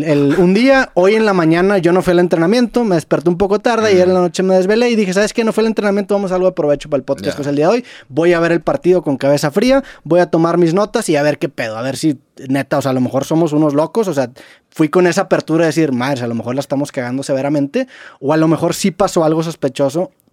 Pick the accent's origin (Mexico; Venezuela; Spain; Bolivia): Mexico; Monterrey, Nuevo León; now in Mexico City, Mexico; Venimos de Monterrey.